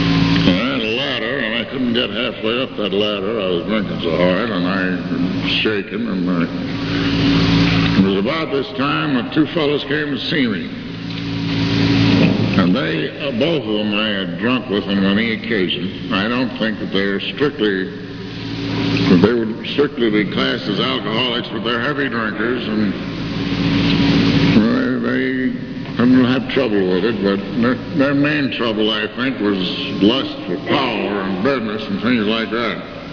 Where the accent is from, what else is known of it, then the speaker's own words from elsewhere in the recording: Albany, New York, United States; born there; now in Texas, United States; Of course, I am not a Texan by birth. I was born in Albany, New York. Went to school there. Started my drinking there.